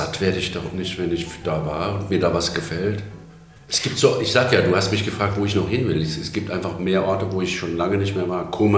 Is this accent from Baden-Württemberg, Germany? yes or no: no; Hesse, Germany; Das wird mir dann bewusst, dass meine Heimat, meine eher so traditionell geprägte hessische Art, legte immer großen Wert auf Autos.